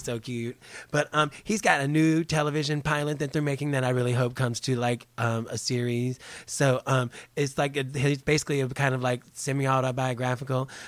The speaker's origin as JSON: {"language": "English", "town": "Charlotte", "region": "North Carolina", "country": "United States", "tie": "born or raised there", "said": "I grew up right outside of Charlotte, and it pretty much was like the buckle of the Bible Belt when I was living there."}